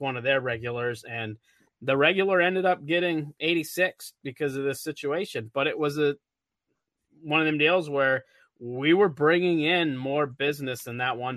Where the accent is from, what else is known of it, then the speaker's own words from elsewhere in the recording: Midwest, United States; I believe it. I'm from the Midwest.